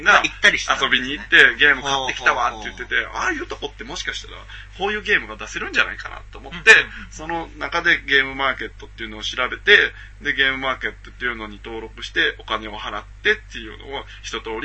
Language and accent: Japanese; Shiga, Japan; 僕の地元の友達もなんか滋賀県を盛り上げるニュースサイトみたいなのをその時立ち上げて